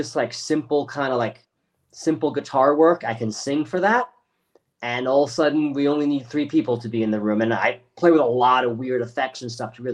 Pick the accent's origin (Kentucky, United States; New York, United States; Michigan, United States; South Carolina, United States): New York, United States; Floral Park; Yeah, I grew up in Floral Park.